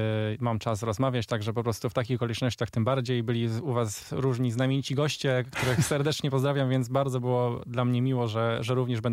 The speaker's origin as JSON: {"language": "Polish", "town": "Katowice", "region": "Silesian Voivodeship", "country": "Poland", "said": "gdzie robiliśmy trochę zdjęć z Katowic, bo jestem z Katowic."}